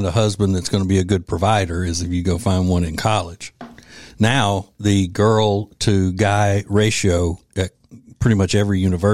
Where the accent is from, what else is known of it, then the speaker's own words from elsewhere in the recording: Louisiana, United States; And I'm from Louisiana.